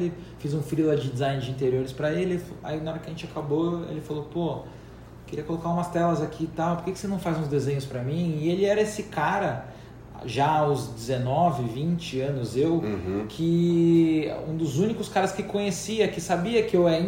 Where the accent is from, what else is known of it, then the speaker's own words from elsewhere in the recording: Santo André, São Paulo, Brazil; moved away as an adult; now in São Paulo, Brazil; então saí de Santo André, vim para São Paulo fazer arquitetura.